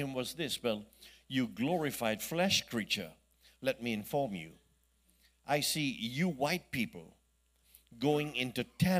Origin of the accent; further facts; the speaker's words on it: India; I'm Indian. My mother didn't call me Singh or Muhammad or Narayan